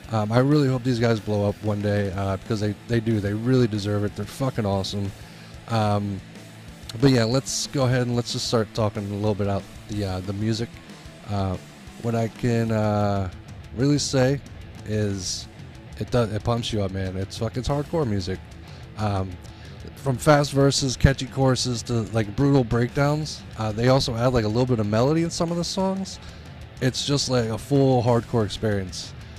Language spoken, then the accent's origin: English; New Jersey, United States; they hail from the great Garden State and my home state, New Jersey.